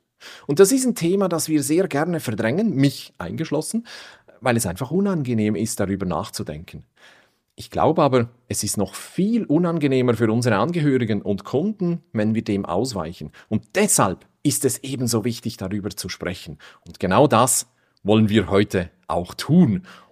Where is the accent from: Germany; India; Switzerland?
Switzerland; Ich bin aus der Schweiz.